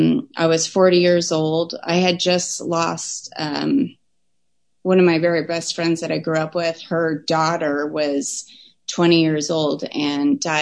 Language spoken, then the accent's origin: English; Portland, Oregon, United States; It was like, you know, I'm from Portland. We drink like micro brews, you know, in the can or in the bottle, whatever it was.